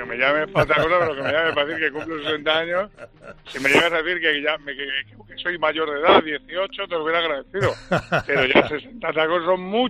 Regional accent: Madrid, Community of Madrid, Spain; born there; Yo nací en Madrid, mis hijos son madrileños, mi mujer es madrileña, pero yo me siento cabrense porque, vuelvo a repetir, mis padres tuvieron que emigrar, yo nací aquí

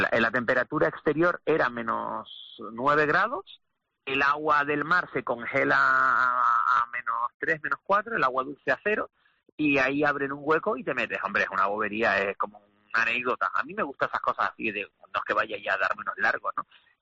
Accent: Canary Islands, Spain; para nosotros que somos canarios

